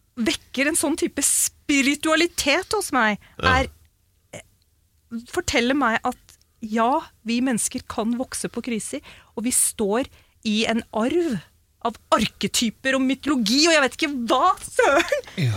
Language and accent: Norwegian; Pakistan; Jeg er jo pakistaner, og vi var jo indre før. Før imperialismen, så var vi jo hinduer hele gjengen.